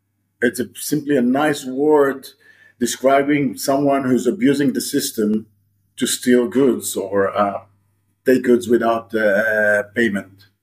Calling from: Tel Aviv, Tel Aviv District, Israel; I'm joining out of Tel Aviv, which is certainly sunny, not to mention hot.

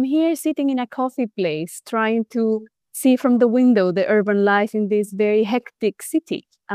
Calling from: London, United Kingdom; Today, I'm joining you from North London.

